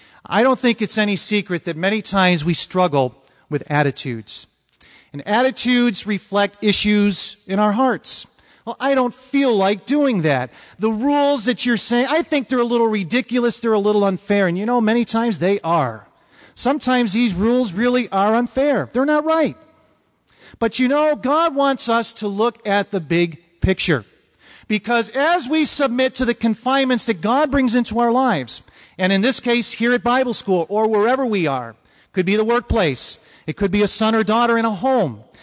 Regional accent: Ireland; I'm an Irishman.

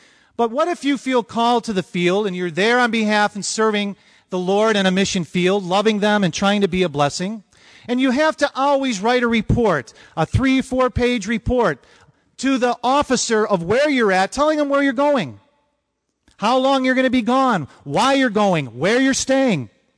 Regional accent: Ireland; I'm an Irishman.

